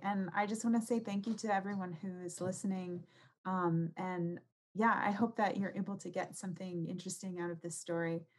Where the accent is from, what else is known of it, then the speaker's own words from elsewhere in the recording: Maine, United States; You know, the site where Benedict Arnold stopped up the Kennebec River is my hometown, and that's imagined in particular ways where I'm from.